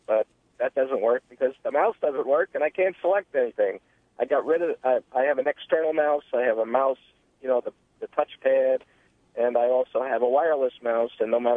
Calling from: Penfield, United States; I'm calling from Penfield.

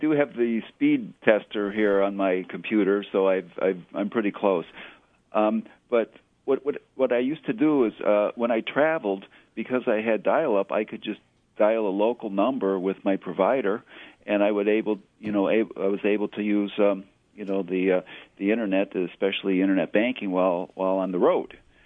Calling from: Rochester, New York, United States; Rochester.

